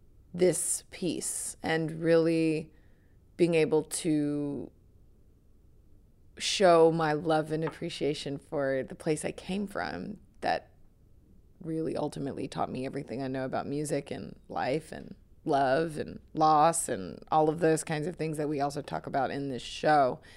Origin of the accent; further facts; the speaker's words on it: Tennessee, United States; I mean, I was born and raised in Tennessee, so country music was something I've known in my entire life